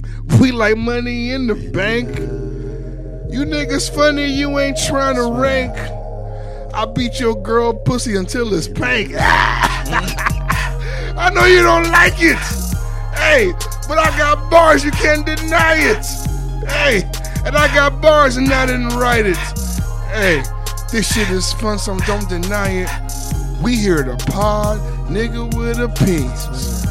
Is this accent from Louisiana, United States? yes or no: no; Miami, Florida, United States; I'm from Miami. I feel like I should have been to the first pool inside the club party.